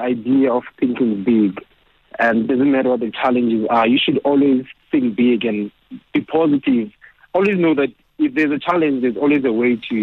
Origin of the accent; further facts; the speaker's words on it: Cape Town, Western Cape, South Africa; I was born and raised in a township in Cape Town called Khayelitsha.